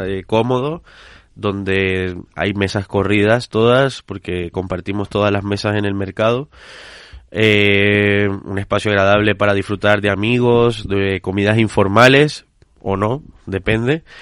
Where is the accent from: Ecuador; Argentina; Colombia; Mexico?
Colombia; yo soy de Colombia y yo cuando llego a Colombia pues voy mucho al mercado